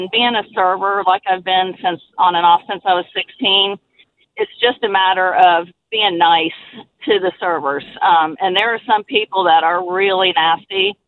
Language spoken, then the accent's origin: English; Raleigh, North Carolina, United States; Yeah, hey, I'm from Raleigh.